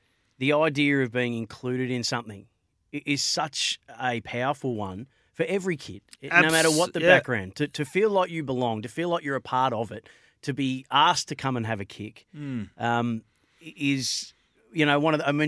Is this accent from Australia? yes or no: yes; Bendigo, Victoria, Australia; I grew up in Bendigo. I'm a white kid from Bendigo.